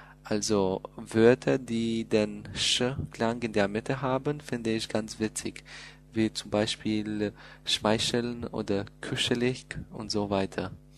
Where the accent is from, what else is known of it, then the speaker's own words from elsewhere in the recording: Kosovo; German is a second language; ich komme aus dem Kosovo. Ich bin 23 Jahre alt. Ich lerne Deutsch, weil mir einfach die deutsche Sprache gefällt. Und ich habe auch für ein Jahr in Berlin studiert